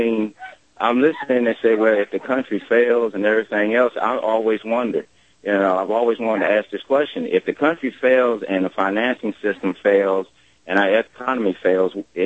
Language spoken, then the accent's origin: English; United States; Being as American as a whole, like I said, I'm a person about action.